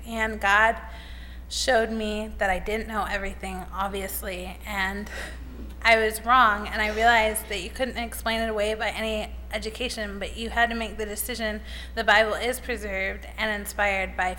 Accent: Crestline, Ohio, United States; I'm from Crestline, Ohio, and I'm a master's student

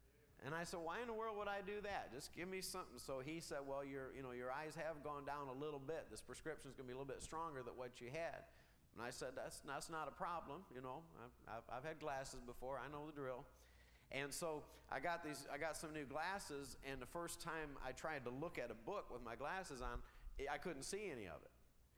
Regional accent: Michigan, United States; I grew up in Michigan.

